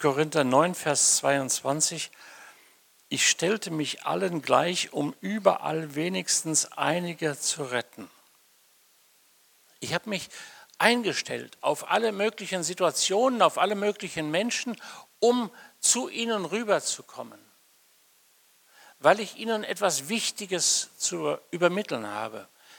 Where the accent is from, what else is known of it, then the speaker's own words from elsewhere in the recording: North Rhine-Westphalia, Germany; Ich bin gebürtiger Sauerländer, so durch und durch. Mein Dorf, von dem ich komme, hat nicht 500 Einwohner, sondern hatte vielleicht 15 Einwohner. Ein ganz kleines Gehöft im Sauerland.